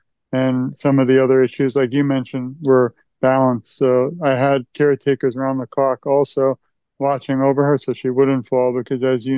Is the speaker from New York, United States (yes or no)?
yes; New York, United States; When I was a little child, I'm from New York, my mother took me to see Broadway Memory or Cats